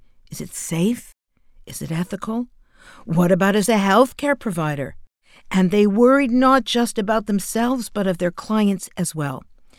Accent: Canada; I'm a Canadian

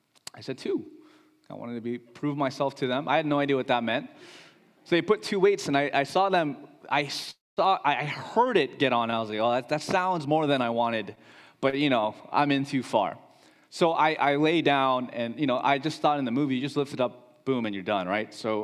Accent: California, United States; I grew up in the Bay Area, but I left amid the tech rush. I came back, and it's almost a completely different place.

